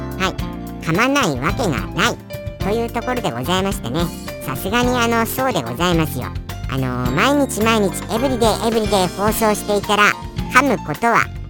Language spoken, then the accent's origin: Japanese; Kanto, Japan; 私は小学生の頃は関東に住んでいました。そして山あいで育ったため、今と違いただの野生児でした。